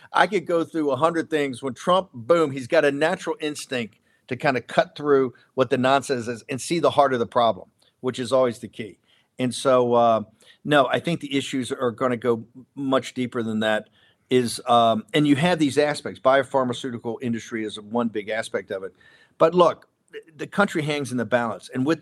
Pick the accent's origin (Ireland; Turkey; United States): Ireland; Although I am an Irishman